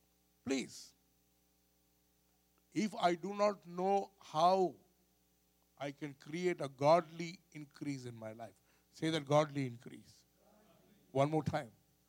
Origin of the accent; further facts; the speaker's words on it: India; You know, I'm from India. Indians are very spiritual. Very, very spiritual.